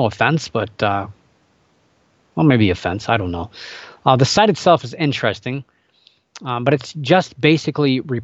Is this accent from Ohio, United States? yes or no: yes; Ohio, United States; a woman in Bellevue, Ohio, my home state here